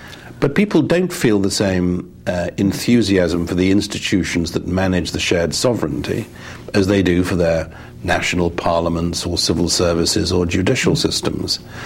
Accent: United Kingdom; As a British politician, I didn't fight every election with people saying to me

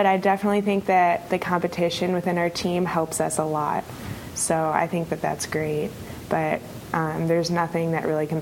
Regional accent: Chicago, Illinois, United States; And I come from Chicago, so I'm used to playing indoor.

